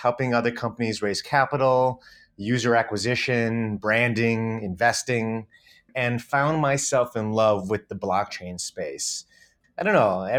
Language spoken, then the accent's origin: English; Solon, Ohio, United States; I knew this girl growing up in Solon. I was probably, I don't know, ninth grade, eighth grade. I forget how I met her, probably at Beachwood Mall.